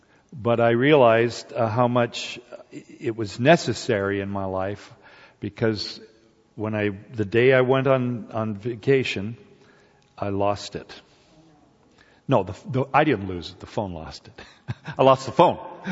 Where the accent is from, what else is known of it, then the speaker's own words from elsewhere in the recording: Walla Walla, Washington, United States; You know, I'm from Walla Walla, Washington.